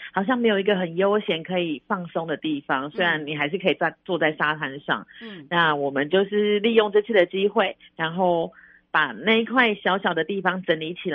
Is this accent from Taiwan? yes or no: yes; Yilan County, Taiwan; 鸭嗓就是我们宜兰人